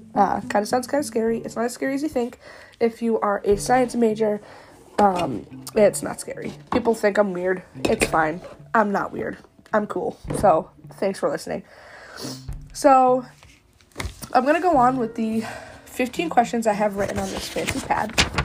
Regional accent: Massachusetts, United States; So yeah, I am from Massachusetts. I am a very big masshole, not meaning asshole. Masshole really just means I love Massachusetts, and I am here because obviously I was born here, but I don't want to leave.

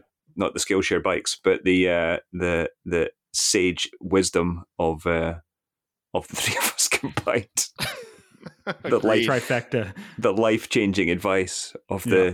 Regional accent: Scotland, United Kingdom; I'm a Scottish alcoholic.

